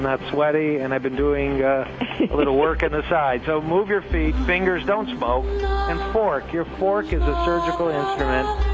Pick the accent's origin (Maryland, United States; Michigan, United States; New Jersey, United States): Michigan, United States; Detroit; two major hospitals, happened to be in my hometown in Detroit